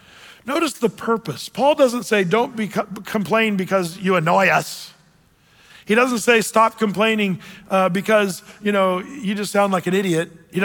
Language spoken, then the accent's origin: English; Portland, Oregon, United States; I always say, I'm from Portland, Oregon.